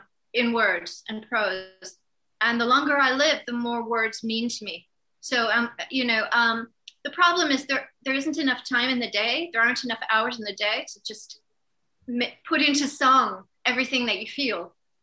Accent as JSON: {"language": "English", "region": "Massachusetts", "country": "United States", "said": "I met a music composer who happened to be from Massachusetts. I'm from Massachusetts."}